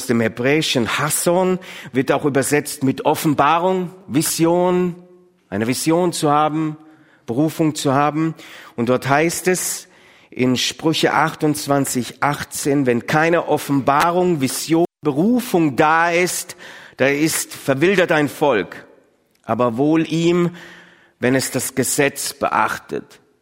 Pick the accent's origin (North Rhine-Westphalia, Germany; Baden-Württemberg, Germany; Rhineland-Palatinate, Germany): Baden-Württemberg, Germany; Sontheim an der Brenz; Ich bin in Sontheim-Brenz aufgewachsen, im Kreis Heidenheim.